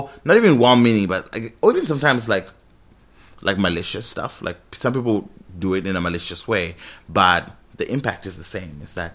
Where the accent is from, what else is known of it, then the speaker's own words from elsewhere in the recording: Zimbabwe; I'm from Zimbabwe and I'm black, you know, I'm pretty dark skinned.